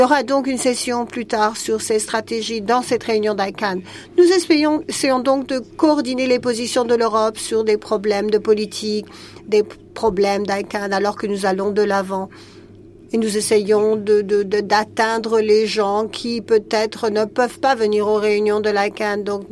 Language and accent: French; Jordan; Je suis de Jordanie.